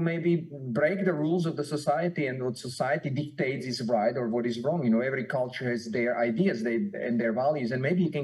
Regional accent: Slovakia; English is a second language; I am coming from Slovakia. I was growing in a very mountainary kind of landscape. So I was in the mountains a lot

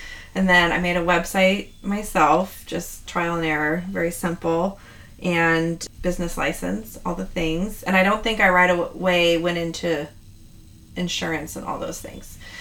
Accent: California, United States; Growing up in Sonoma County and writing my whole life, essentially, I had plenty of people to ask to pose for me.

